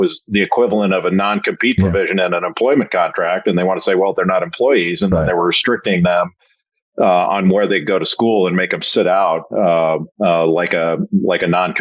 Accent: Los Angeles, California, United States; when I was younger, Colin, I don't know exactly how old you are, but I grew up in Los Angeles.

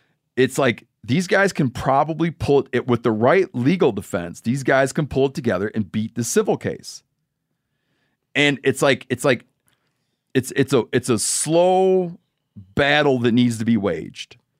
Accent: Michigan, United States; I want to pick up taking on, in my home state of Michigan, first getting Sandhill Crane.

